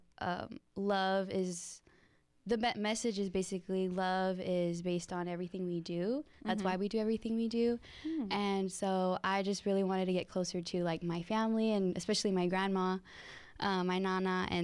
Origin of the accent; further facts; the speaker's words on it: Yuma, Arizona, United States; also born or lived in Los Angeles; Well, I grew up in Yuma most of my life. Yeah, we moved here when I was four, my family, and then I was just raised here pretty much.